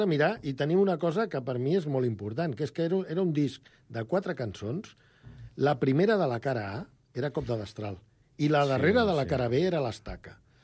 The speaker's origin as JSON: {"language": "Catalan", "town": "Barcelona", "region": "Catalonia", "country": "Spain", "said": "jo sóc de la Barceloneta, molta honra"}